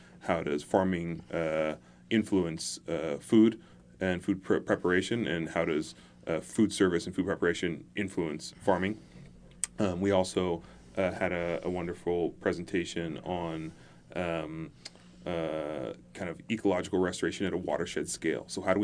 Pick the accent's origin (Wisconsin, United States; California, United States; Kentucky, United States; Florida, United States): California, United States; Santa Barbara; I was born and raised here in Santa Barbara. In the last 10 years, I've been evacuated 5 different times. My home burned to the ground that I grew up